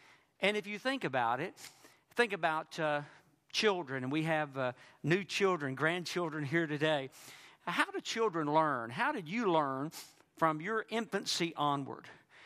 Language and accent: English; Mount Pleasant, Texas, United States; I said, well, I'm from Mount Pleasant, Texas. He said, that's East Texas. Northeast Texas, isn't it? I said, yes, sir.